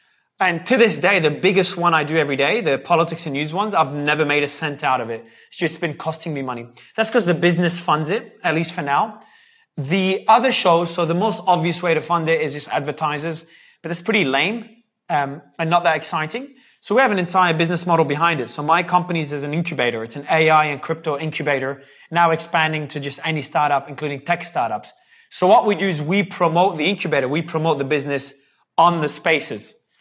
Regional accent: Melbourne, Victoria, Australia; now in Dubai, United Arab Emirates; Australia, man. Melbourne.

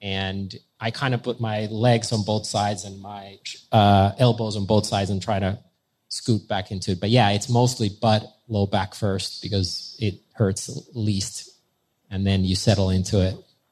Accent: Finland; I'm from Finland, and we're on the border of Russia and whatnot.

